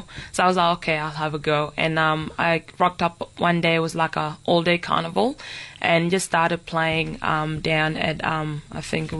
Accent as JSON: {"language": "English", "country": "South Sudan", "also_born_or_lived": "Kenya", "lives_now": "Perth, Australia", "said": "So we come from South Sudan originally. We spent 12 years in Kenya. So we spent most of our time in a refugee camp called Kakuma."}